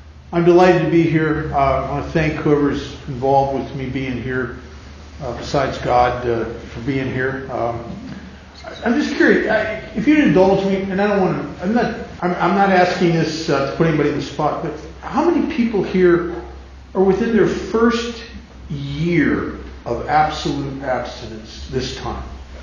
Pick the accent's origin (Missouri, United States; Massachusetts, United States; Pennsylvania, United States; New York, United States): Pennsylvania, United States; Now, I grew up in Pennsylvania, there were these farmer's markets outside of town